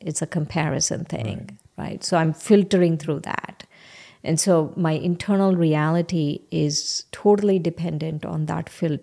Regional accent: India; moved away; culture shock for me when I came from India to here

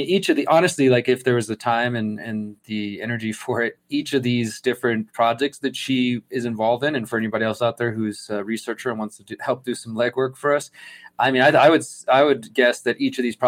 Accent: Texas, United States; So, I mean, I'm from Texas originally, and places like Austin have become like the new, and even Houston

